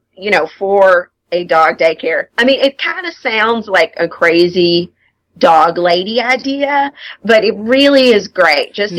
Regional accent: Louisville, Kentucky, United States; I'm born and raised in Louisville. I ventured out to go to college. I went to Western Kentucky University.

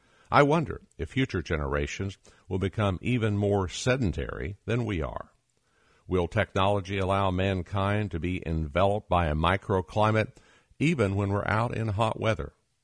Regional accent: Oklahoma, United States; I can't say that I liked much about summer heat when growing up in Oklahoma, at a time when air conditioning was only found in a few department stores in Oklahoma City.

